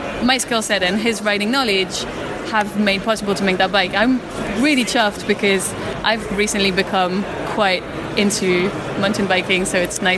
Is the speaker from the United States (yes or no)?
no; Belgium; I come from Belgium